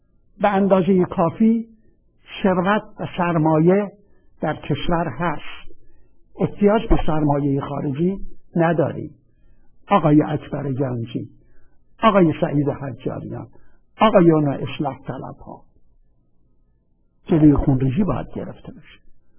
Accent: Khuzestan, Iran; برای اینکه من بچه خوزستانم

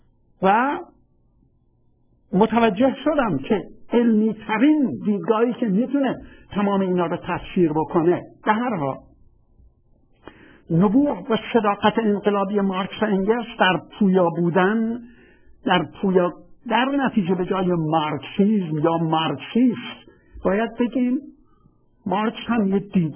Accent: Khuzestan, Iran; also born or lived in Shushtar / Abadan; من بچه خوزستانم و موقعی که من 70 سال پیش 1329 از شهر نیمه مخروبه سوشتر میرم به شهر آبادان،

